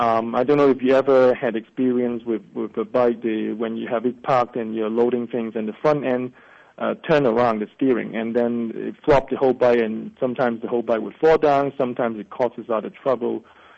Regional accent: Hong Kong; I grew up in Hong Kong, China, during the 70s and the 80s, when it was actually still a British colony.

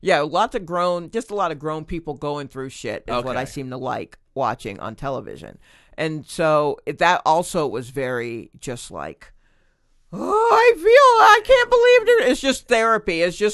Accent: Stone Mountain, Georgia, United States; I grew up in Stone Mountain, Georgia.

